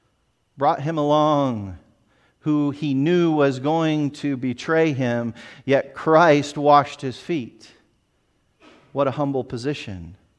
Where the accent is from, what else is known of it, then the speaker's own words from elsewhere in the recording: United States; And as an American from outside of the particular, you know, city they were living in, seen as wealthy and seen as well-educated